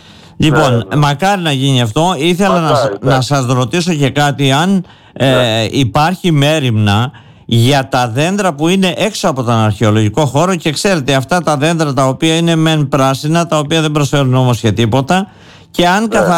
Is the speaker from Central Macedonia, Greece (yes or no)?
no; Heraklion, Crete, Greece; επειδή είμαστε Ηρακλειώτες, περνούμε καθημερινά από εκεί.